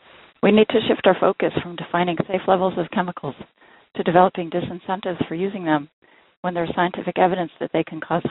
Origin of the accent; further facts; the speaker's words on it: Portland, Oregon, United States; I'm from Portland, Oregon.